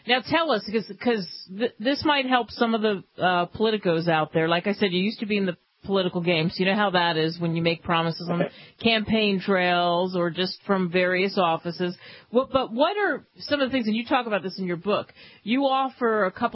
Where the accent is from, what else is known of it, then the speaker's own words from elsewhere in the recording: Philadelphia, Pennsylvania, United States; You know, you're my hometown. You're in Philadelphia right now.